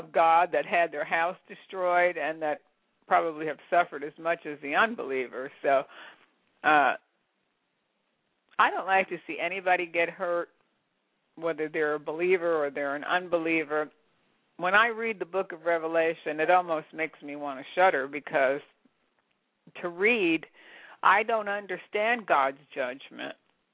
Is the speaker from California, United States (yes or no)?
no; New Jersey, United States; Now, I grew up and I was born in New Jersey. I was born in North Jersey and grew up 14 miles outside of New York City.